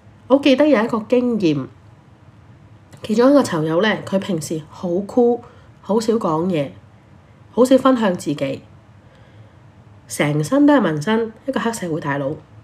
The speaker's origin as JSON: {"language": "Chinese", "country": "Hong Kong", "first_language": "Cantonese", "second_language": "Chinese", "lives_now": "Melbourne, Australia", "said": "我是澳洲注册的音乐治疗师，现在在墨尔本执业。我来自香港，我的母语是广东话。"}